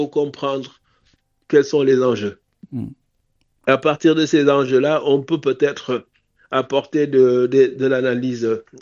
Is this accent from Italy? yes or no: no; Senegal; Dignement, mais montrer que nous sommes des Sénégalais, hein, fiers d'être Sénégalais.